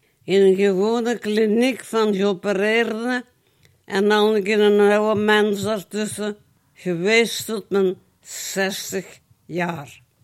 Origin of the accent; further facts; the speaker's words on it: Bunsbeek, Flemish Brabant, Belgium; opgegroeid als kind in Bunsbeek.